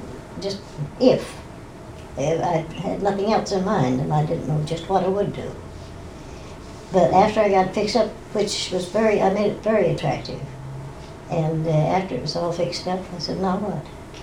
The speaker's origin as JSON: {"language": "English", "town": "Los Angeles", "region": "California", "country": "United States", "tie": "born there", "said": "Well, I was born in Los Angeles, but we moved up. We had an orange orchard that my father inherited from his parents."}